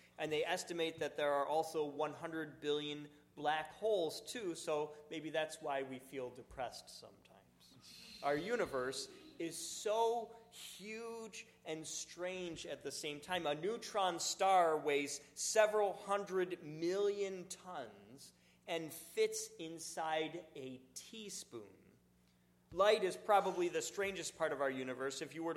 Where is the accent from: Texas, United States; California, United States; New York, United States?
New York, United States; Buffalo; The other side would be my hometown of Buffalo, where it always snows.